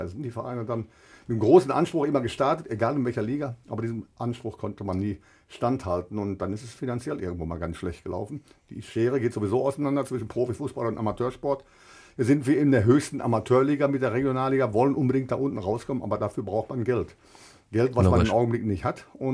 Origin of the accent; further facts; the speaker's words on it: North Rhine-Westphalia, Germany; hier bei uns zu Hause im Ruhrgebiet